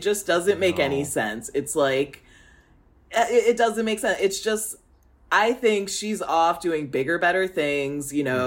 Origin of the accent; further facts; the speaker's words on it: Midwest, United States; Oh, I would say Midwesterners, we don't really have an accent. That's why a lot of times news anchors come from the Midwest